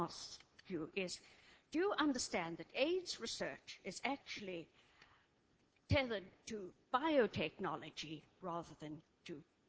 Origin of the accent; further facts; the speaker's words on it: Ontario, Canada; I was a research scientist most of my life, and I'm from Ontario.